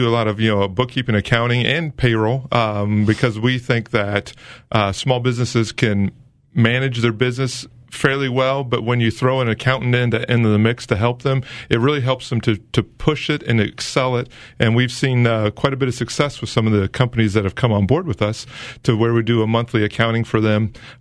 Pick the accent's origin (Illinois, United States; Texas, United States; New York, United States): Illinois, United States; Galesburg; So, I lived here all my life, yeah, except for the time I was over in Monmouth when I was going to school at Monmouth College.